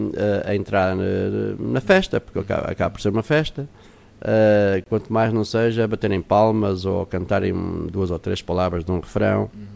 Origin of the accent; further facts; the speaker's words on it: Portugal; moved away; entristece-me por ver que a música que nos define como portugueses no aspecto cultural não está a ser tão frequentada